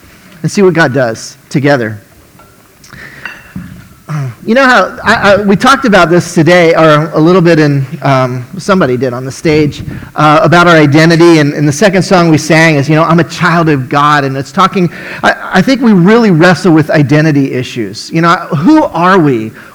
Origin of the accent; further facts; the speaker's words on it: Miami, Florida, United States; I grew up in Miami when I was a child. My neighbors were German. My neighbors were Chinese. My neighbors were Cuban.